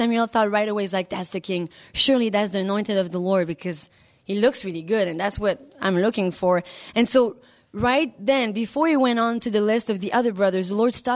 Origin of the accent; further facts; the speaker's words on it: French Canada, Canada; English is a second language; I'm from the French part of Canada.